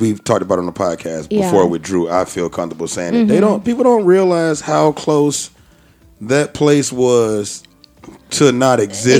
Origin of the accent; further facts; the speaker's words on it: Virginia, United States; I never have been through a hurricane. I'm from Virginia.